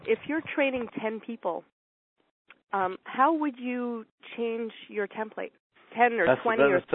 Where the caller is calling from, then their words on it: Montreal, Quebec, Canada; I'm calling from Montreal.